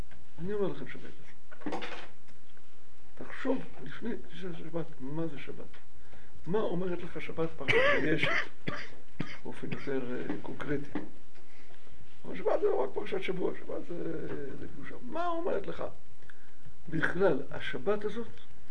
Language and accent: Hebrew; Jerusalem, Jerusalem District, Israel; אני הייתי ירושלמי